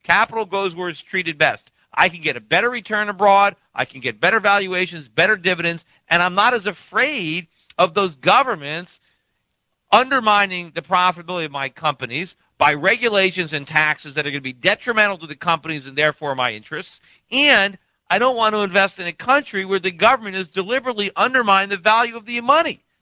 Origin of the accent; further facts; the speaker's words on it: United States; nothing would give me greater pleasure than to be able to buy more American companies as an American.